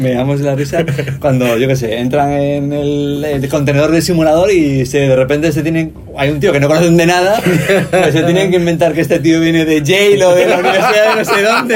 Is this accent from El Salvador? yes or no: no; Spain; lanzarnos lanzamos bastantes dardos como buenos españoles